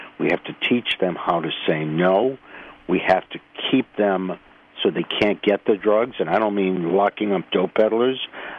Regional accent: Rhode Island, United States; I grew up in Rhode Island, so I'm very familiar and very close to Connecticut.

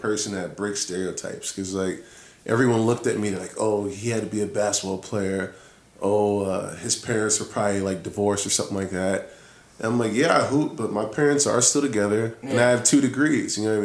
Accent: New York, United States; I understand, like, I'm from New York and whatnot, but we all don't act like that.

